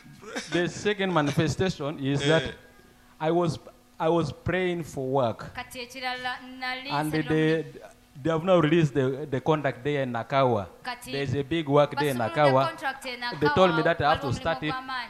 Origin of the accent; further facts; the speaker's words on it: Arua, Northern Region, Uganda; now in Kampala, Uganda; from Arua. By that time when I came to Kampala here, I was really suffering because I'm a Martian.